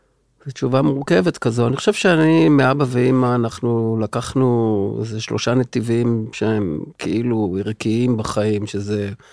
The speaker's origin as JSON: {"language": "Hebrew", "town": "Haifa", "region": "Haifa District", "country": "Israel", "tie": "born or raised there", "said": "אני גדלתי בחיפה."}